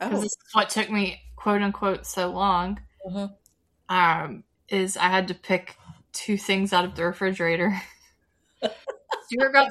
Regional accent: the South, United States; accent: super southern; My accent really comes

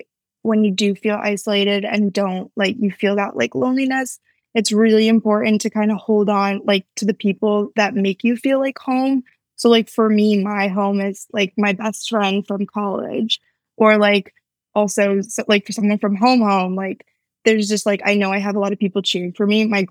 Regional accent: Connecticut, United States; now in New York City, United States; I'm in New York City now. I moved from Connecticut. So not too far of like a shift, not too far of a change

